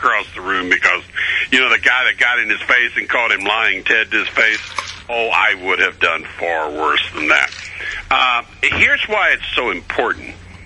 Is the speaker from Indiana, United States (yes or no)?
yes; Evansville, Indiana, United States; happened right here in my hometown of Evansville.